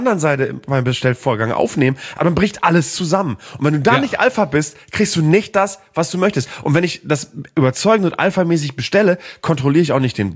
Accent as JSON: {"language": "German", "region": "Bremen", "country": "Germany", "said": "Ich komme ja aus Norddeutschland, aus Bremen und aus Bremen-Nord."}